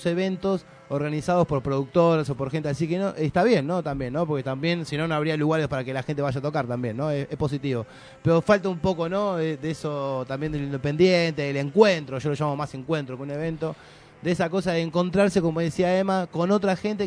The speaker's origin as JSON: {"language": "Spanish", "country": "Argentina", "said": "Porque de última somos argentinos, vivimos acá."}